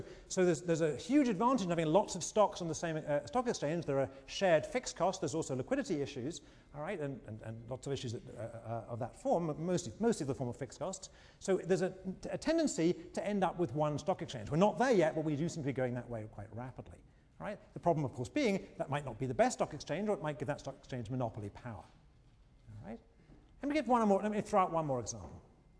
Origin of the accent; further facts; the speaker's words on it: England, United Kingdom; When I was growing up in England, again, I'm going to reveal my age